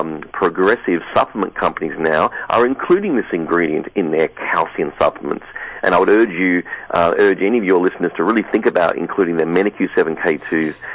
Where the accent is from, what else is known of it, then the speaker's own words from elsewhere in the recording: Australia; accent: Australian; moved away as an adult; my strange accent's because I'm from Australia.